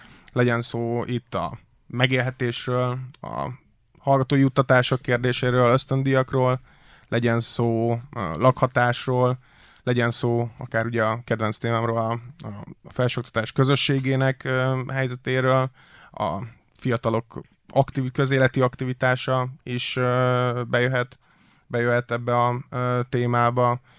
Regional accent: Budapest, Hungary; Ugye budapesti egyetemre jártam, budapesti gyerek vagyok

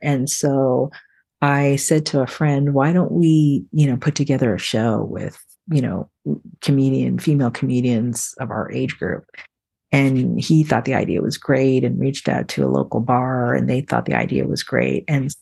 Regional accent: Toronto, Ontario, Canada; because obviously growing up in Toronto, there was a large, like most of us, a large diaspora that came over here.

